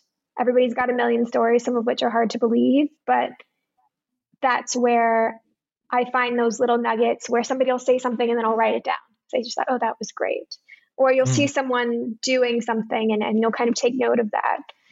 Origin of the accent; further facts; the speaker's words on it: New York City, New York, United States; it's loosely based on my own experiences with substances as a teenager growing up in New York City. I spent ages 14 to 18 in New York by myself and got into all sorts of trouble.